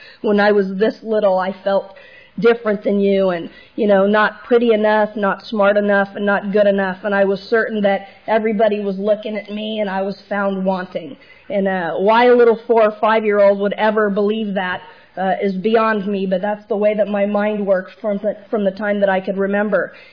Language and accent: English; Manhattan Beach, California, United States; I was raised in Manhattan Beach